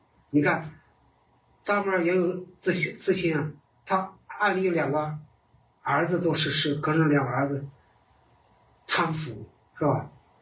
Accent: China; 我们中国人说鸡犬升天

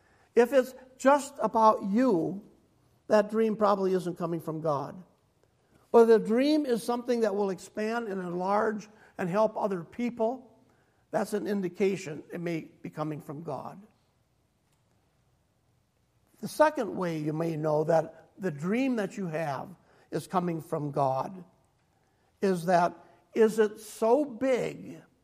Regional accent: Minnesota, United States; I grew up in Minnesota. I tried to get away from that kind of climate.

